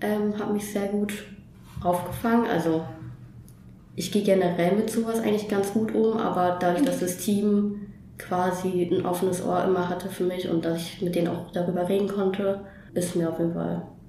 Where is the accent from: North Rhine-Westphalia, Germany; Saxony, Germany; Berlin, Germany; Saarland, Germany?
Berlin, Germany; ich komme ja auch ursprünglich aus Berlin.